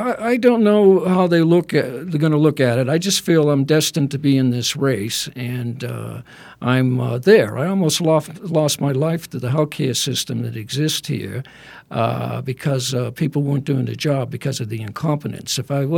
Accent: Lowell, Massachusetts, United States; born there; I was born in Lowell, Massachusetts, about 40 miles from Boston. I lived on the Merrimack River. I had a Huckleberry Finn existence.

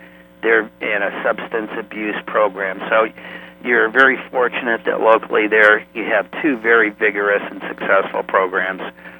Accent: Michigan, United States; Well, I'm from Michigan originally and enlisted in 68 at the height of the Vietnam War

